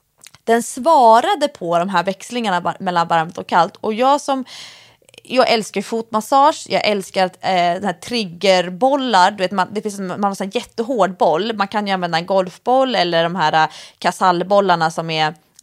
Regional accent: Stockholm, Stockholm County, Sweden; Det ligger ju, vad jag skulle säga som stockholmare, i ett industriområde.

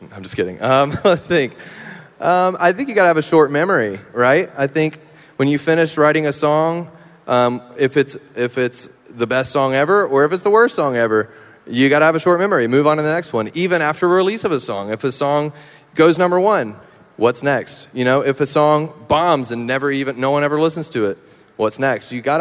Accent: Meridian, Mississippi, United States; In my hometown, yep, Meridian.

